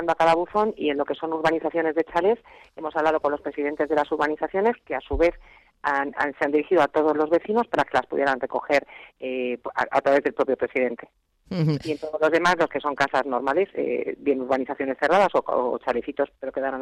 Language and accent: Spanish; Spain; lo digo como española, como persona, no como alcaldesa